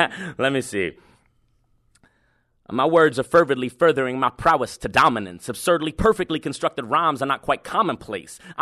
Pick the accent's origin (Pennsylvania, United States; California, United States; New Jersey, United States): New Jersey, United States; Hoboken; I mean, I'm from Jersey, I'm from Hoboken, so almost New York.